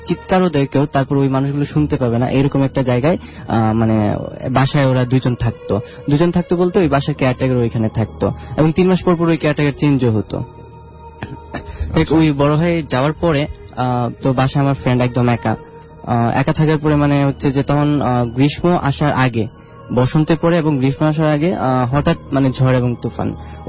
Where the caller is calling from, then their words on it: Dhaka, Dhaka Division, Bangladesh; Hello listener, আসসালামু আলাইকুম … আমি আসছি ঢাকা বসুন্ধরা থেকে।